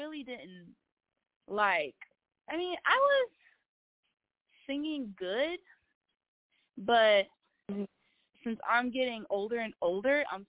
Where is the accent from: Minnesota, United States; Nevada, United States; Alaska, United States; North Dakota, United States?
Nevada, United States; Las Vegas; born there; now in Atlanta, United States; Well, I was born in Las Vegas, and right now I'm from Atlanta.